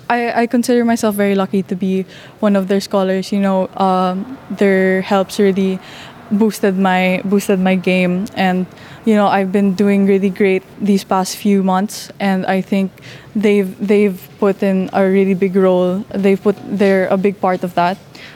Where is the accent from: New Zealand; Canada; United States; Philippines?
Philippines; English is a second language; I'm still like a Filipino, even if, you know, I'm in the academy, there are a lot of different cultures, and I'm proud that I am Filipino and that I can represent my country.